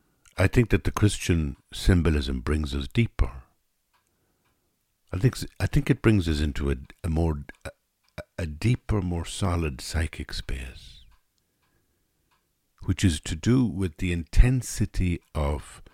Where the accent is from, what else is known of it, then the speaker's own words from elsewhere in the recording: Ireland; now in France; even when I came from Ireland to France, it seemed much, much more like a different universe than Ireland.